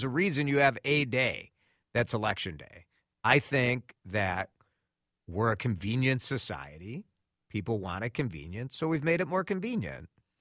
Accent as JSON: {"language": "English", "town": "Chicago", "region": "Illinois", "country": "United States", "tie": "born or raised there", "said": "I grew up in Chicago, people. I know about multiple voting."}